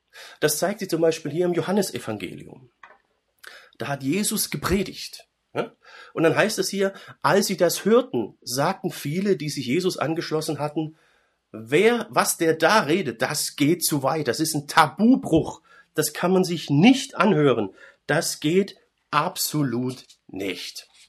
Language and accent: German; Baden-Württemberg, Germany; einfach zutiefst unserer schwäbischen Kultur, zumindest meiner Familie oder meinem dörflichen Umfeld, wo ich herkomme.